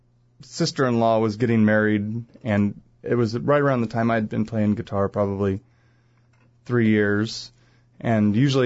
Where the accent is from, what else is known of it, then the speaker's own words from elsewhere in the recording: Hutchinson, Kansas, United States; I was born here in Hutchinson, Kansas. Went to Nickerson Schools, which is why I am who I am, I guess.